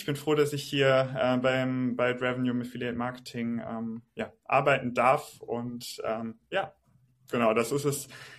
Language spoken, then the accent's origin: German; Krefeld, North Rhine-Westphalia, Germany; moved away as an adult; now in Stockholm, Sweden; 27 Jahre alt. Ursprünglich komme ich aus Krefeld, das liegt bei Düsseldorf, die vielleicht ein paar Leute kennen es, vielleicht auch nicht. Genau, lebe und arbeite aber in Stockholm in Schweden.